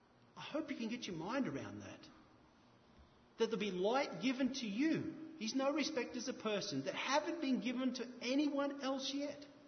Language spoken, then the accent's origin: English; Australia; I'm a boatie. I come from Australia, and I've spent a lot of time offshore.